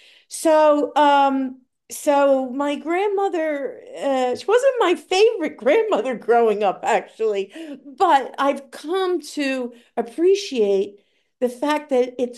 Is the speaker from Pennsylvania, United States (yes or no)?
yes; Philadelphia, Pennsylvania, United States; So I grew up I was born in Philadelphia, in actually South Philadelphia, which is a big populated Italian community, South Philadelphia.